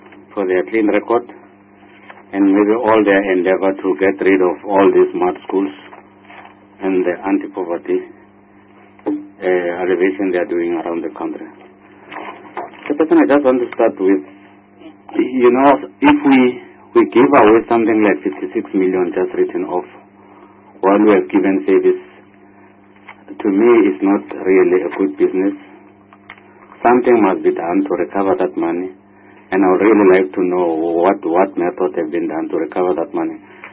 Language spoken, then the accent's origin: English; Mpumalanga, South Africa; that you mentioned Mpumalanga actually, which I still want to talk about because I'm from Mpumalanga.